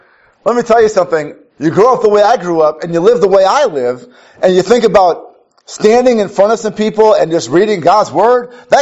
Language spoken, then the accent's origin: English; Minneapolis, Minnesota, United States; also born or lived in Kansas City; I am from Minneapolis, Minnesota. I spent some time living in Kansas City when I was a little boy.